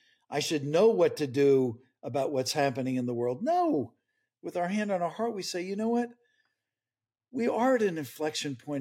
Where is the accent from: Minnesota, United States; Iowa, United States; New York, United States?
New York, United States; I'm originally from New York.